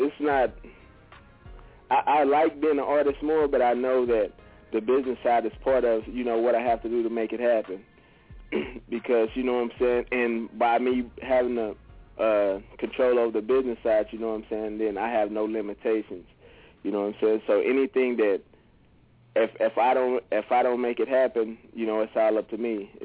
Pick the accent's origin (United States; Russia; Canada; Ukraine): United States; Lubbock, Texas; I'm from Lubbock, Texas, like she said.